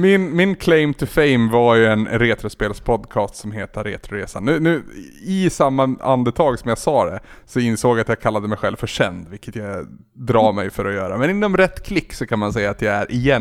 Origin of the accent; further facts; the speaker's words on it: Norrland, Sweden; Södernorrlänning kan jag ta.